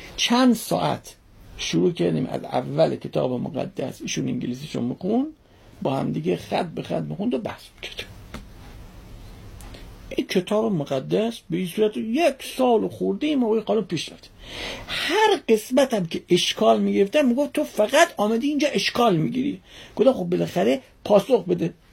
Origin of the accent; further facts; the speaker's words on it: Iran; گفتم من ایرانیم.